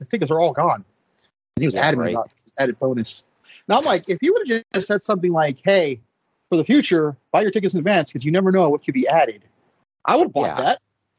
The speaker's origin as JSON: {"language": "English", "region": "California", "country": "United States", "said": "I'm from California. It's all I wear."}